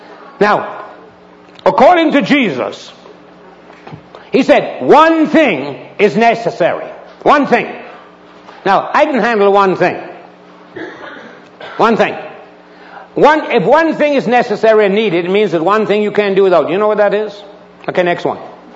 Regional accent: Jamaica; I was raised in a ranch in Jamaica, okay? I'm a Jamaican.

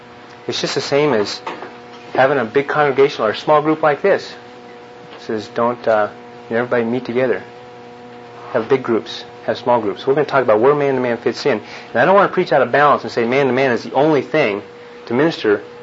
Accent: Enid, Oklahoma, United States; I'm from Enid. I'm the NAV rep up in Enid.

